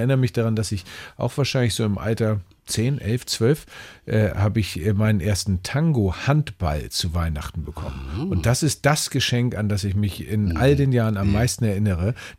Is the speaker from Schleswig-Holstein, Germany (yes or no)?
yes; Kiel, Schleswig-Holstein, Germany; Und natürlich bin ich ja ein Kieler